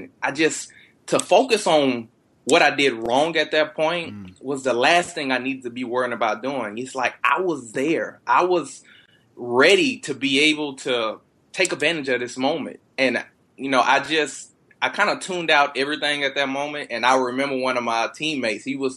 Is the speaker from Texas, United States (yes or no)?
yes; Texas, United States; And I'm born and raised in Texas. So, I mean, my family was there